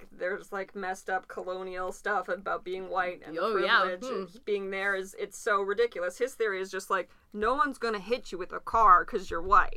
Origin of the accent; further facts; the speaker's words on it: Edmonton, Alberta, Canada; one of my best friends who I grew up with in Edmonton